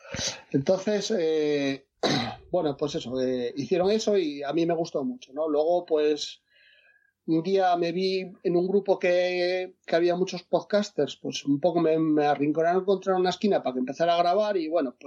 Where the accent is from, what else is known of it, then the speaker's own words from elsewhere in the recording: Asturias, Spain; yo soy de Asturias